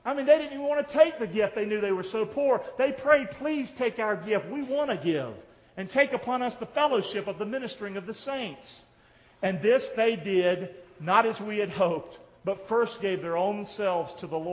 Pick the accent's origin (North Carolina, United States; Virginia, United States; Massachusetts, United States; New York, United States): North Carolina, United States; Rockingham; I grew up in Rockingham, North Carolina. Didn't grow up in a Christian home. Poor as dirt.